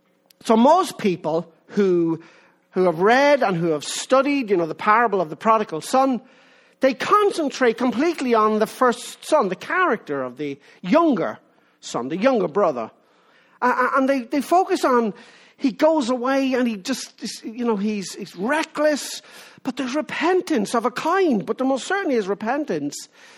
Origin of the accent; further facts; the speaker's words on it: Ireland; All of my young life, I grew up in Ireland, Roman Catholic Ireland